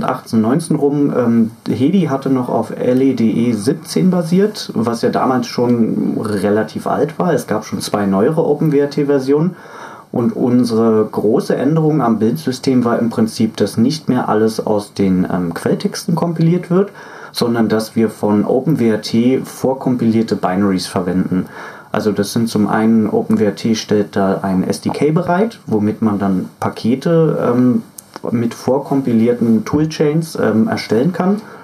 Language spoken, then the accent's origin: German; Berlin, Germany; Also ich komme ja ursprünglich zwar aus Berlin, aber freifunkmäßig bin ich eingestiegen in Fürstenwalde.